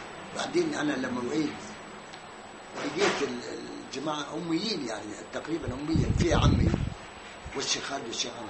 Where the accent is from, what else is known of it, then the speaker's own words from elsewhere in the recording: Butayha, Quneitra Governorate, Syria; من البطيحة سوري.